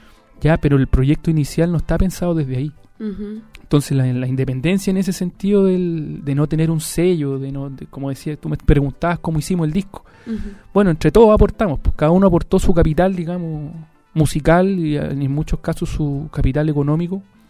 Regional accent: Chile; que nos corresponde como chilenos

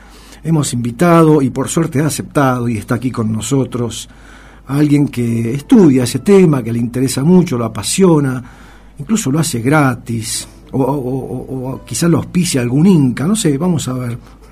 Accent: Argentina

